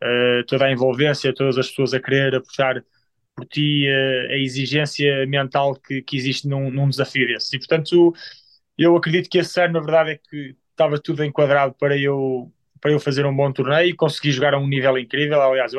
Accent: Portugal; Eu como português, obviamente, orgulho-me imenso de o ter alcançado

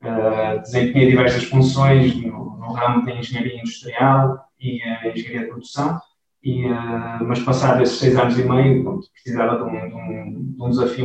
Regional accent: Braga, Norte, Portugal; o meu percurso começou em Braga, porque sou natural de Braga, então fiz todos os meus estudos em Braga

